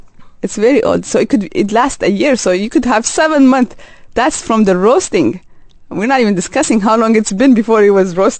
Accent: Harar, Harari, Ethiopia; it was also a way to give back to the community I am from. I'm from Harar.

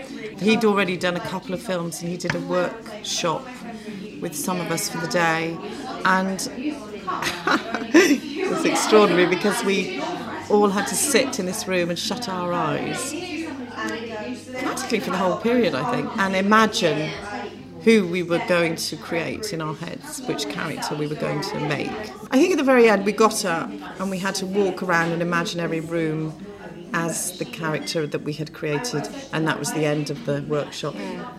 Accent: Bristol, South West England, United Kingdom; I'm from Bristol.

